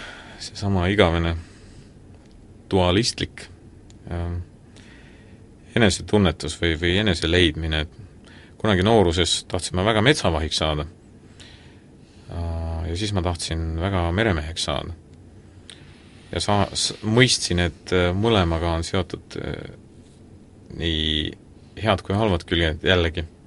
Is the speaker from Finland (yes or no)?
yes; Finland; Soomes oli suisa üks lemmikkoht, üks 50 kilometri kaugusel meie kodulinnast